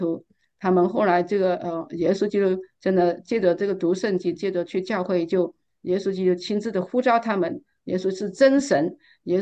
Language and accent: Chinese; China; 因为我们是中国人嘛，我们的英文各方面也不好